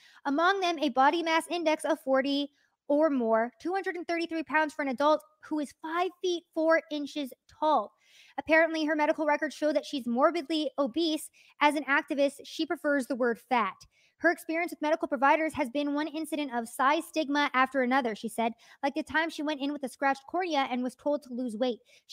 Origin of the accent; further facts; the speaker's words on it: United States; I'm an American, and I have every opportunity that every other person in this country has.